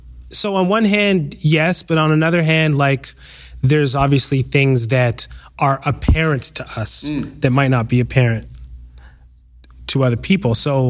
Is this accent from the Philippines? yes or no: no; Canada; And then also as a Canadian, we don't have that, we don't have the best lens on ourselves, right?